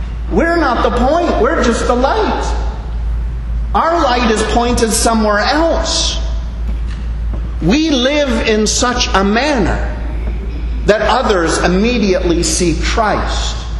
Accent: Niagara Falls, Ontario, Canada; I was blessed to be born in Niagara Falls, Canada, in close proximity to that majestic natural wonder.

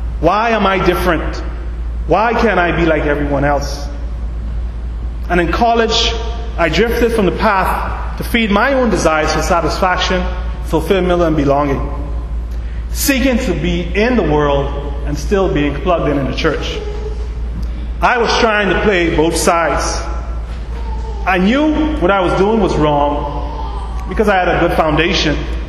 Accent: Abaco, Bahamas; growing up in Abaco in a community of the mud.

